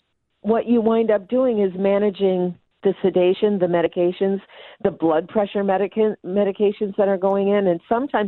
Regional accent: Wisconsin, United States; Didn't matter if I was from Wisconsin, it didn't matter where my license was

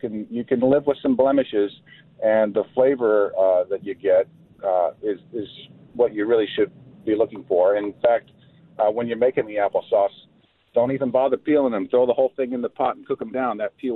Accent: West Virginia, United States; Yeah, I grew up in West Virginia, and our favorite apple, in fact, the state apple of West Virginia, is the Golden Delicious or Yellow Delicious.

